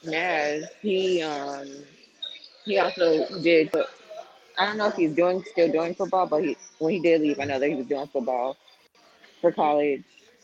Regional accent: Oak Park, Illinois, United States; I'm 18. Today's date is May 7th, 2021. I'm from Oak Park, Illinois.

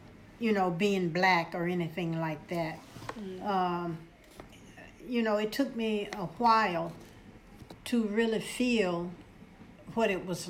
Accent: Birmingham, Alabama, United States; I grew up in Birmingham, Alabama, and I attended school, elementary and high school there.

